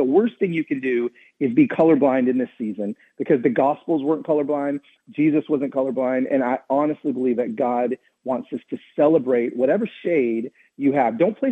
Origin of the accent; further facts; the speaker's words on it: the South, United States; growing up in the South, I just saw all of the not only blatant racism